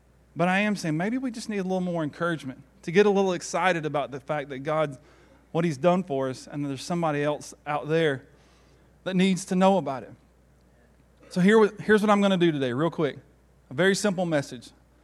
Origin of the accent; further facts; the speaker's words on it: Tennessee, United States; I'm a Georgia fan since I was little, and I grew up in Tennessee.